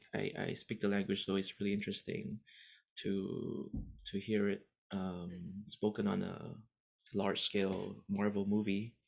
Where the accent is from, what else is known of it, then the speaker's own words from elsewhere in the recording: Malaysia; And being a Malaysian